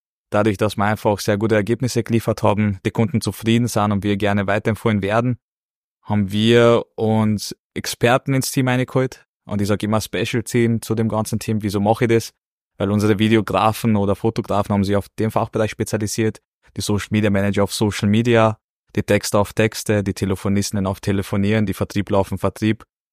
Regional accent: North Macedonia; now in Austria; ich bin ursprünglich aus Nordmazedonien, aber seit mittlerweile 22 Jahren in Oberösterreich.

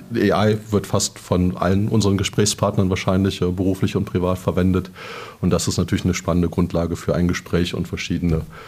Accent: Mülheim, North Rhine-Westphalia, Germany; Ich komme aus dem Ruhrgebiet, aus Mülheim.

